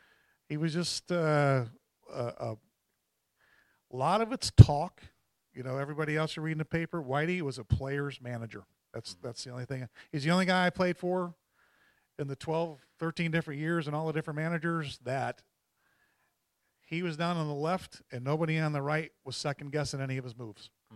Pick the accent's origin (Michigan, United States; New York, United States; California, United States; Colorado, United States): New York, United States; I'm from New York, so I probably went in early.